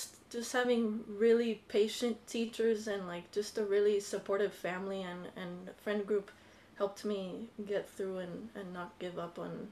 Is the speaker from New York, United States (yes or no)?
no; Miami, Florida, United States; I'm from Miami, Florida.